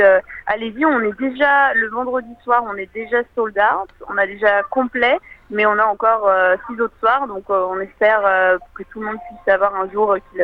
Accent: Quebec, Canada; now in Australia; Moi, vous l'avez peut-être deviné, je ne viens pas de France, je suis québécoise.

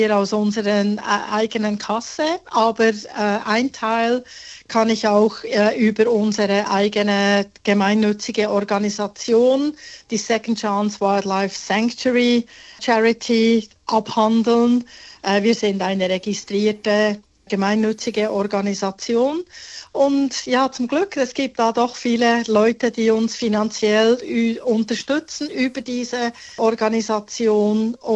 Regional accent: Bern, Switzerland; moved away as an adult; now in Australia; Also ich bin ursprünglich aus Bern, der Hauptstadt, bin in Bern geboren, aufgewachsen und ja, eigentlich immer um Bern herum geblieben, gearbeitet, hatte mein eigenes Geschäft.

